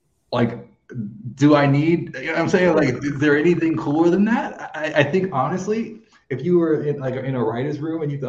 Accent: San Antonio, Texas, United States; So, like, I'm from San Antonio.

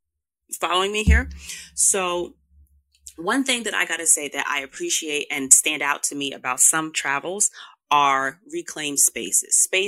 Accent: New York City, New York, United States; I am a New Yorker and I felt like … did the 1-2 for her home region, being a country girl. I'm not a country girl, but I am a city girl.

